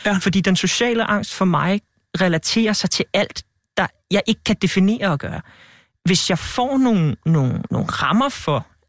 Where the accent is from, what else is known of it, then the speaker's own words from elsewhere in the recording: Hareskov, Capital Region of Denmark, Denmark; also born or lived in Greenland; der bor ude i Hareskov, lidt syd for Værløs.